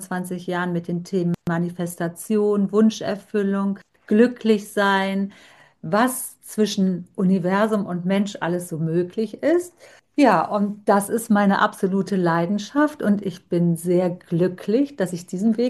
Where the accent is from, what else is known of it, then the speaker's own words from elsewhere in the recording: Germany; Ich bin Halbinderin. Ich hatte einen indischen Vater und eine deutsche Mutter. Ich bin hier in Deutschland geboren, lebe hier immer, war halt nur öfter zu Besuch in Indien.